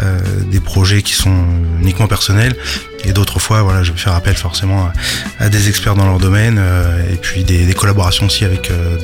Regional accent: Le Havre, Normandy, France; also born or lived in Harfleur / Gonfreville / Sainte-Adresse; né à Harfleur et j'ai grandi à Gonfreville, Sainte-Adresse et au Havre. Et maintenant j'habite en périphérie du Havre. J'ai 36 ans

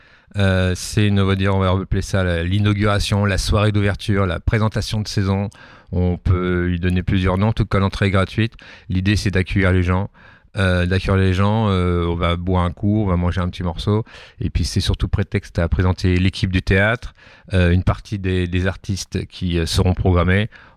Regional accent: Le Havre, Normandy, France; moved away as an adult; also born or lived in Paris; Ben moi, je suis du Havre, j'ai fait toutes mes études ici, etc. Toute ma famille est encore ici. Moi, je suis parti quand j'avais une vingtaine d'années sur Paris. Je suis monté à la capitale, comme on dit.

